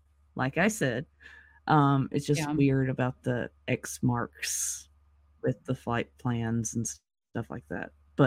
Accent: the South, United States; I'm from the South. Canning is a thing

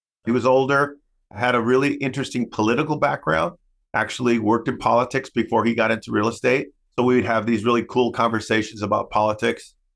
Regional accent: United States; born there; Well, because I'm a English speaking, US born Latino, people think that my upbringing wasn't necessarily traditional from a Latino standpoint, and it was. My mom was a Spanish speaking person first.

